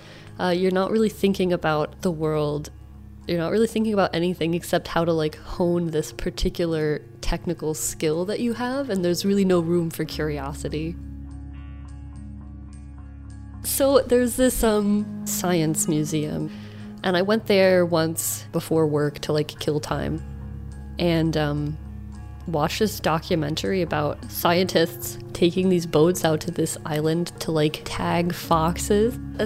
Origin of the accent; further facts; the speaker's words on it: Huntsville, Alabama, United States; there's this woman from my hometown, from Huntsville, Alabama